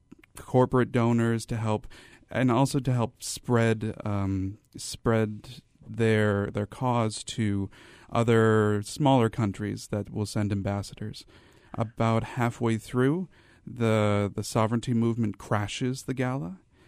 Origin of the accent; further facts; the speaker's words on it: Midwest, United States; One is I'm Hawaiian myself, but I'm diaspora. I spent most of my life in the Midwestern United States.